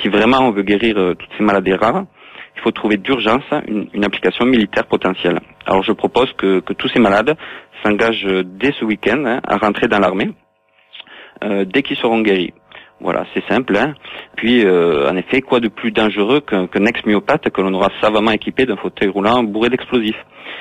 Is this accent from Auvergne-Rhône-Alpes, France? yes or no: no; Toulouse, Occitanie, France; comme je suis de Toulouse